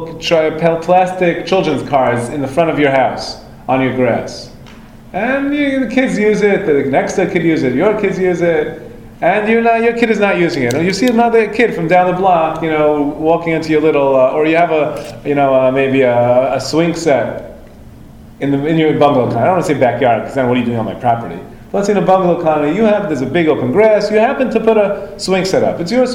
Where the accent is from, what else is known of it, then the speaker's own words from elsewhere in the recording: Brooklyn, New York, United States; I remember when I grew up on Avenue J in Flatbush